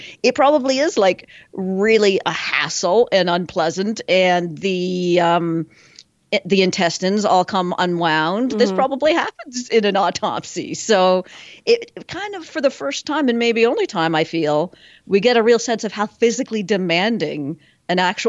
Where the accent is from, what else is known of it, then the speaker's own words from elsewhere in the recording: Canada; I have to give a little shout out as a Canadian